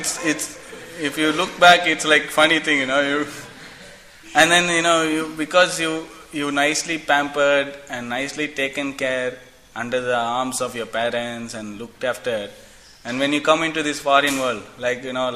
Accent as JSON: {"language": "English", "country": "India", "second_language": "English", "said": "when I came first, I used to convert everything to Indian rupee. Because I come from India."}